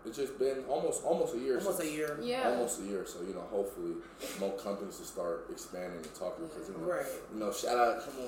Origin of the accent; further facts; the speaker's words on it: Oklahoma, United States; I'm from Oklahoma. It's like, you know, it's not considered the South, but I don't know.